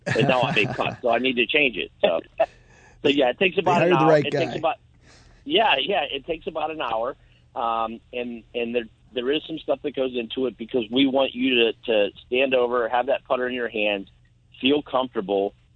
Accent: Pennsylvania, United States; I'm from Pennsylvania, so I compare us to, like, if you drink a Miller Lite

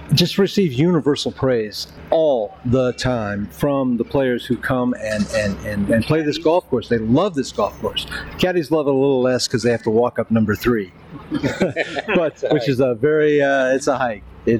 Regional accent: East Moline, Illinois, United States; born there; I was born in East Moline, which, by the way, is one of the Quad Cities.

